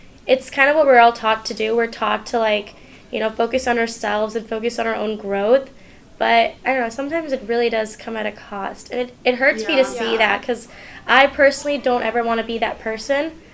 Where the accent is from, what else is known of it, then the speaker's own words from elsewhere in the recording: California, United States; because I'm from the Bay Area, mm-hmm. Silicon Valley.